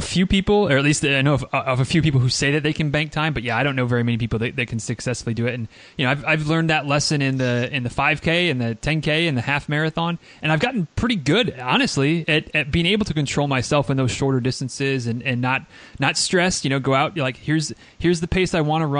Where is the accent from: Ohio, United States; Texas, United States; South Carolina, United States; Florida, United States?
Florida, United States; man, I'm from Florida. This isn't that hot for what I've been training in for this time of year.